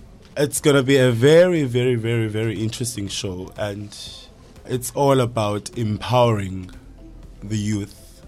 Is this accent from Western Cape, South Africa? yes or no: yes; Guguletu, Western Cape, South Africa; As you said, I'm born and raised in Guguletu.